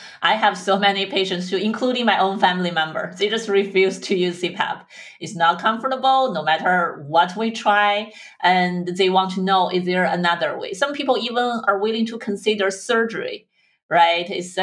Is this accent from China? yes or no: yes; China; And I'm from China, right?